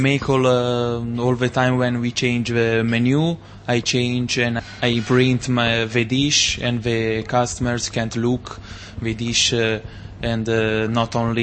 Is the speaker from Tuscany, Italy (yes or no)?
yes; Pontedera, Tuscany, Italy; Pisa. I'm from Pontedera. It's one village in Pisa.